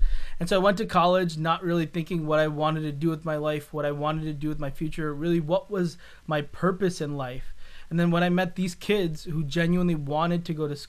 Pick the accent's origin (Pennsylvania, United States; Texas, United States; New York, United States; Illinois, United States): New York, United States; I grew up … I grew up in New York. I was part of a pretty traditional Catholic family.